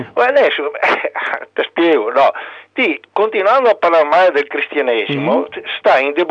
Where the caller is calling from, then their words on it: Bassano del Grappa, Veneto, Italy; vengo da Bassano.